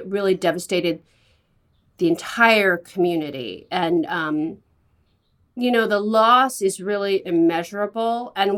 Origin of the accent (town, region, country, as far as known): San Francisco, California, United States; born or raised there